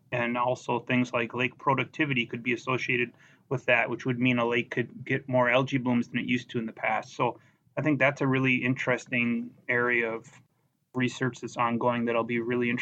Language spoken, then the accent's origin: English; Minnesota, United States; being a Viking fan that I am, that's not too surprising, being I'm from Minnesota